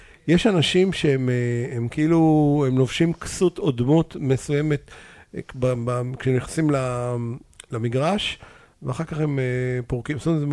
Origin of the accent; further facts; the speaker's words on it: Ramat HaSharon, Tel Aviv District, Israel; אני גדלתי, רמת שרון.